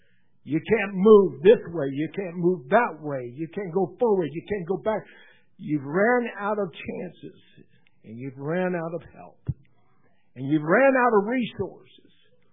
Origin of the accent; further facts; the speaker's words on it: the Ozarks, United States; Wasn't a popular game with those I grew up around in the Ozarks.